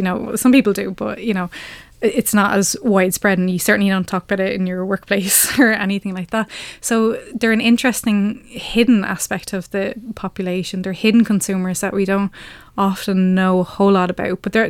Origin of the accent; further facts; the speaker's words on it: Ireland; Oh, we're Irish, we don't talk about sex. We do.